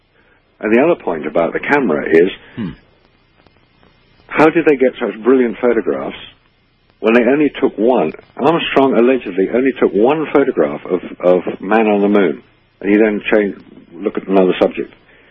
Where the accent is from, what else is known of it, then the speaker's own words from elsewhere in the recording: United Kingdom; maybe it's because I'm British